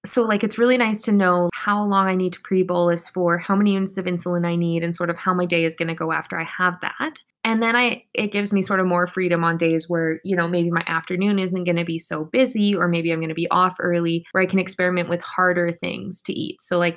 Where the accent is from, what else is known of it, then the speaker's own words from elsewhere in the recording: Canada; especially as being a Canadian